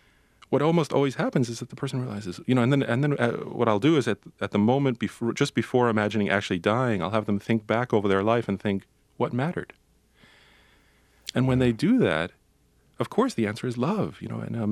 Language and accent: English; United States; And my goodness, as an American, you know, I'd never seen something like that.